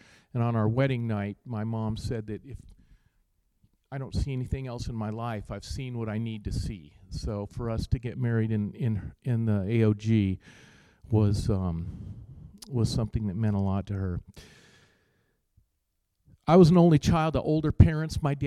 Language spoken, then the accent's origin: English; Boulder, Colorado, United States; Rick and I grew up together in Boulder. We went to KC together in Boulder High.